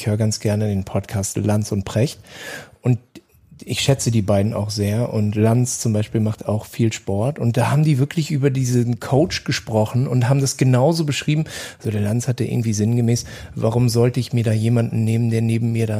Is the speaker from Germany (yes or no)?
yes; Rostock, Mecklenburg-Vorpommern, Germany; born there; aber ich lebe ja am Bodensee und ich bin in Rostock geboren und wir beide sind zusammen zur Schule gegangen